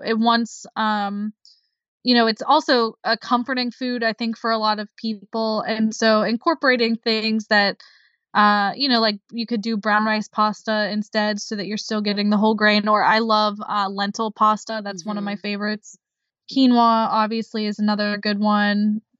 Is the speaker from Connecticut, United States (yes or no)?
no; Pittsburgh, Pennsylvania, United States; but I'm from Pittsburgh